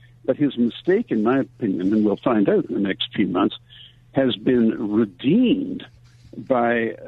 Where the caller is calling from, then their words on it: Canada; Sebastian, I'm speaking from Canada, which is, of course, not far away, but it is a foreign country.